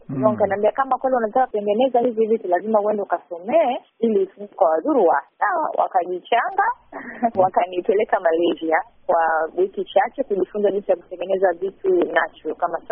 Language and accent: Swahili; Tanzania; now in United States; wakati natoka huku Afrika, Tanzania.